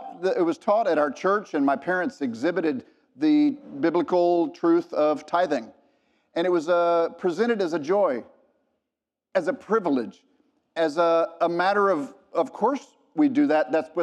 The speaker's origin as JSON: {"language": "English", "town": "Dallas", "region": "Texas", "country": "United States", "tie": "born or raised there", "said": "I grew up here in Dallas"}